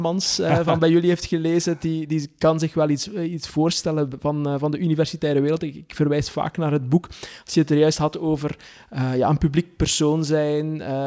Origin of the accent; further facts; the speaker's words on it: Belgium; dan valt die als Belg nogal tegen